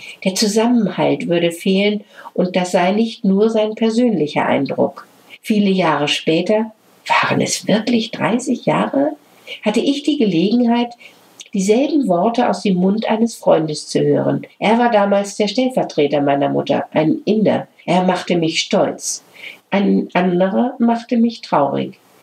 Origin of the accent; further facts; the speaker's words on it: Lower Saxony, Germany; in der Lüneburger Heide, meine Heimat